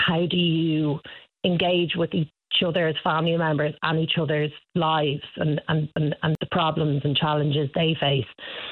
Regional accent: Dublin, Leinster, Ireland; so we shot it all over Dublin, which was really cool because I'm from Dublin.

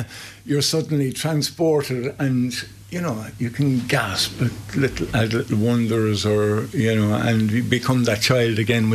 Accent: Munster, Ireland; we're lucky that we're from Kerry

